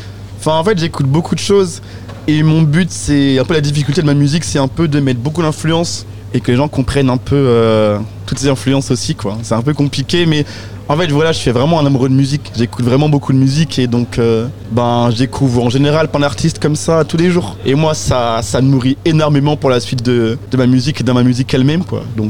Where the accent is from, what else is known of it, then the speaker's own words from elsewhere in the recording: Brest, Brittany, France; also born or lived in Nancy; Moi, là-bas, alors je suis brestois. C'est compliqué parce que j'ai fait plein de villes en France. À là-bas, donc je suis brestois, j'ai toujours habité à Brest. Ensuite, je suis parti à Nancy faire des études de musique.